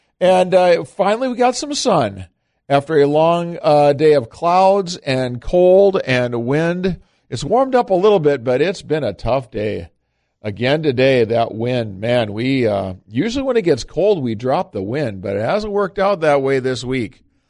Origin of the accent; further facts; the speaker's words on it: Minnesota, United States; And before we finish up, a group of Minnesota residents, oh, my home state, what are we doing?